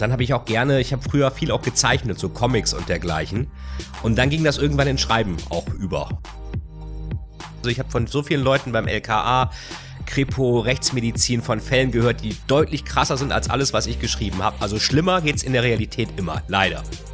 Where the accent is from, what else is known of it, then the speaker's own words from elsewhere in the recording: Bremen, Germany; Meine Heimat Bremen. Bremen und Lilienthal.